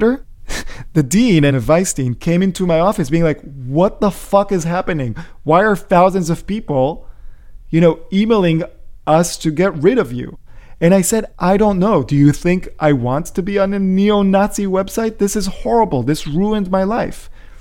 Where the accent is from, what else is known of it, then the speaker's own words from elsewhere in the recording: Central District, Israel; now in United States; if you grew up in central, you know, Israel like I did, you're Jewish